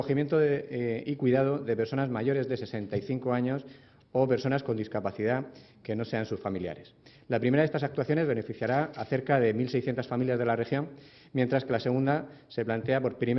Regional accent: Spain; esto es un tema de justicia como españoles que somos

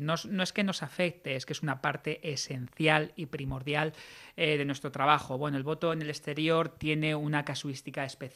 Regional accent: Region of Murcia, Spain; now in New York, United States; sí somos varios murcianos que estamos viviendo en Nueva York

